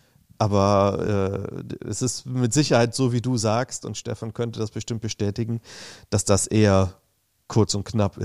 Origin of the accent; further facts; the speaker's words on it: Bad Neuenahr-Ahrweiler, Rhineland-Palatinate, Germany; Nein, ich komme aus Bad Neuenahr-Ahrweiler, aber ich...